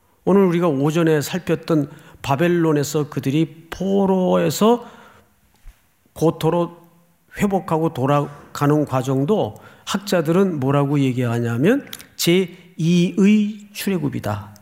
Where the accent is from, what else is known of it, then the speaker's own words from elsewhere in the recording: Daegu, South Korea; 저도 이제 어린 시절을 대구에서 지냈기 때문에 가끔 형들 따라서 냇가 이렇게 따라가면 이 종단지에 거머리가 붙어요.